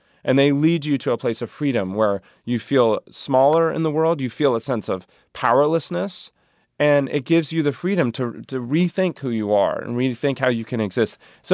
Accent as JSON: {"language": "English", "region": "North Carolina", "country": "United States", "said": "and I'm from North Carolina, and spending time with them has made me realize that there are completely different ways to conceptualize our existence on Earth."}